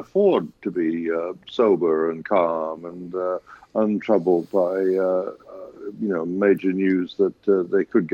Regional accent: New York City, New York, United States; Mike Bloomberg, former mayor of my hometown, is certainly, you know, behaving like a billionaire who wants to buy the election

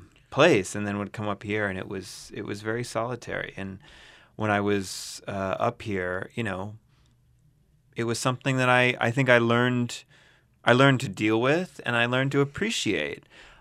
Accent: California, United States; I'm from California. I kind of love the heat

